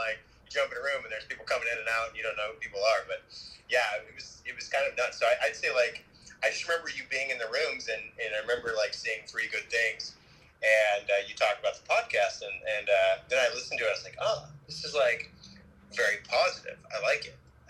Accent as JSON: {"language": "English", "town": "Sacramento", "region": "California", "country": "United States", "tie": "born or raised there", "also_born_or_lived": "Bay Area", "said": "I grew up in Sacramento. I grew up in the Bay Area."}